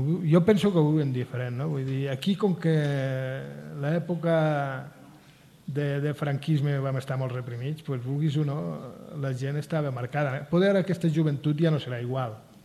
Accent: Aragon, Spain; now in Catalonia, Spain; Jo quan vaig a l'Aragó, jo sóc aragonès i quan vaig a l'Aragó... Em sento molt català, eh? Em sento tan català

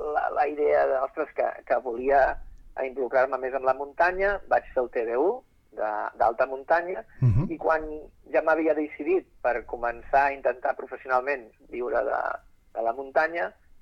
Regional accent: Olesa de Montserrat, Catalonia, Spain; moved away as an adult; now in Denmark; Jo vaig venir a Dinamarca el 2011 perquè, de fet, tinc 51 anys, soc d'Olesa de Montserrat

